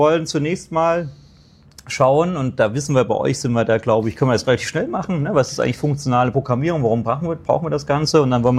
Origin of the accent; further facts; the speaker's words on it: Darmstadt, Hesse, Germany; Ich komme aus Darmstadt, bin das erste Mal hier